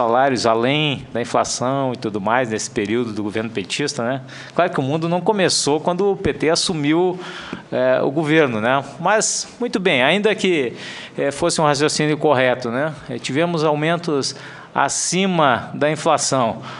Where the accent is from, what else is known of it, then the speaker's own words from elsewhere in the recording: Rio Grande do Sul, Brazil; todos nós que somos lá do Rio Grande do Sul, né?